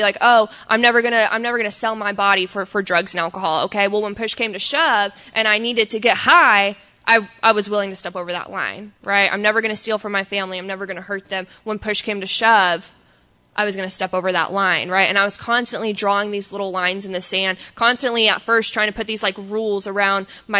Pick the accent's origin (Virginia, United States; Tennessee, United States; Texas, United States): Texas, United States; born there; So I was born in Texas to mom and dad.